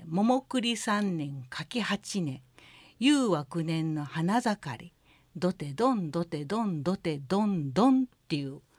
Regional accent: Nishinomiya, Hyogo, Japan; moved away as an adult; now in Takarazuka, Japan; 生まれ育ち、結婚するまで、はい、西宮で、結婚してから宝塚の方に、

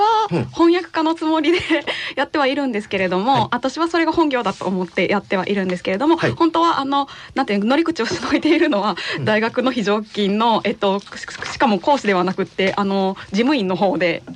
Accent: Himeji, Hyogo, Japan; now in Minoh, Japan; あ、姫路です。

